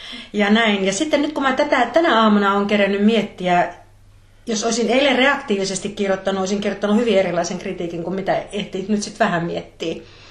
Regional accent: Northern Finland, Finland; kun mäkin tulen Pohjois-Suomesta

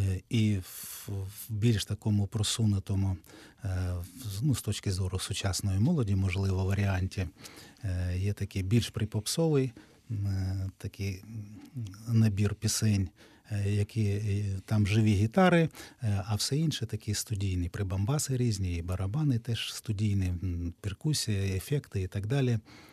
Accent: Horlivka, Donetsk Oblast, Ukraine; Василь Стус працював вчителем у моїй рідній Горлівці.

